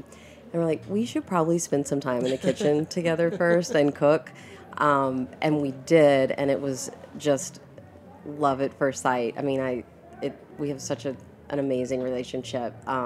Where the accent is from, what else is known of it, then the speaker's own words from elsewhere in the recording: Coleman, United States; And I'm like, I'm from a small town, Coleman.